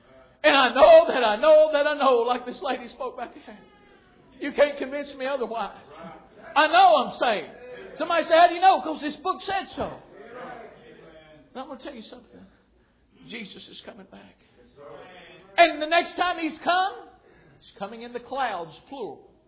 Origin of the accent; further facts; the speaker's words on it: Mooresburg, Tennessee, United States; born there; I was born in Mooresburg, Tennessee, a little family.